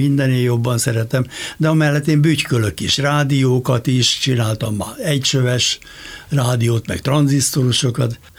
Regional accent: Budapest, Hungary; én Kőbányán születtem, és hosszú ideig ott is laktam.

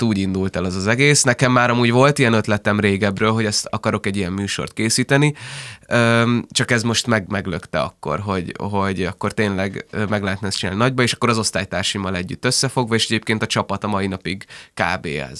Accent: Budapest, Hungary; Sashalom. Igen. Nagyon szeretem, meg ott nőttem fel, de ez a távoli jövőkép egyébként nagyon beszeretnék költözni a városba, mert most is ott lakom amúgy.

